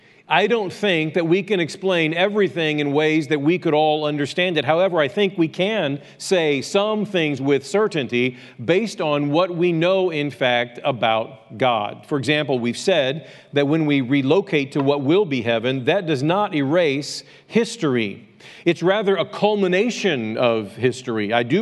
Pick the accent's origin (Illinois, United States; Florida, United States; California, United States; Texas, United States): Illinois, United States; Cahokia; I served Jerome Lane Baptist Church in my hometown of Cahokia, Illinois